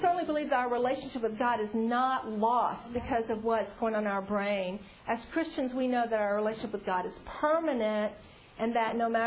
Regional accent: Louisiana, United States; I grew up in South Louisiana. I'm French. Everybody was Catholic.

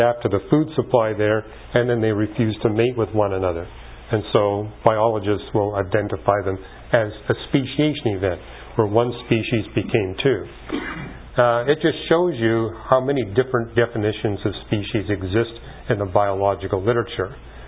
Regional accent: Canada; Since I was raised in Canada, they had me study French and German.

